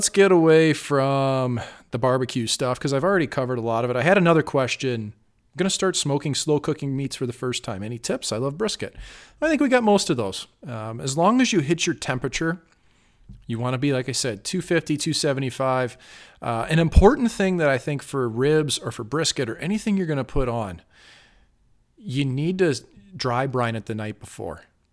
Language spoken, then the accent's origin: English; St. Louis, Missouri, United States; Dino's good. St. Louis, my hometown.